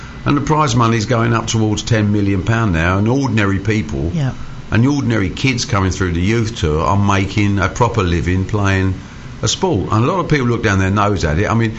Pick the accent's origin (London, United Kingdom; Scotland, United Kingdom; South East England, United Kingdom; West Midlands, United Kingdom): London, United Kingdom; Debden; also born or lived in Dagenham; I was born in Dagenham. I grew up, I had a few years there, then I went to Debden, the industrial estate, and yep. Spent there 16 years there